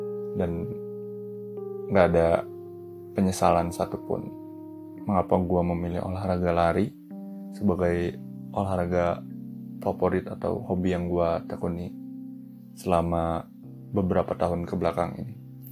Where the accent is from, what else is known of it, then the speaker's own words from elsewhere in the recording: Cianjur, West Java, Indonesia; Dan gue sendiri pulang ke daerah gue, dari Bogor ke Cianjur.